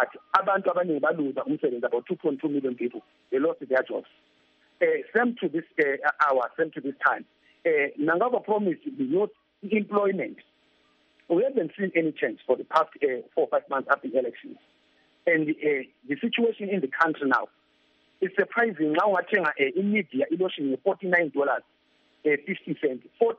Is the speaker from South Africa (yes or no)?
yes; South Africa; It's our country. Let's die for our country. Let's stand up as young people and fight for our country.